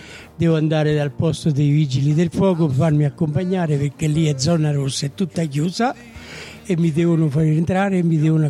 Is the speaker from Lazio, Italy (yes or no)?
yes; Castelnuovo di Farfa, Lazio, Italy; accent: Lazio; also born or lived in Rome; Io sono di Calderone, però nativo sono di un altro comune, sono della provincia di Rieti, Castelnuovo di Farfa.